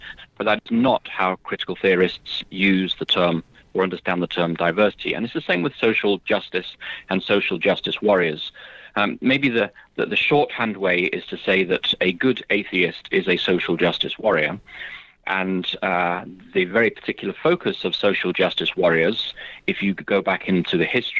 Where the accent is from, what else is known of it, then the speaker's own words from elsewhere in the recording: England, United Kingdom; moved away; I was raised in the United Kingdom, in England. Yeah, my father was a pastor. We moved around a lot of northern industrial cities. But the last 25 years, I've lived away from the United Kingdom, so when I go back to England now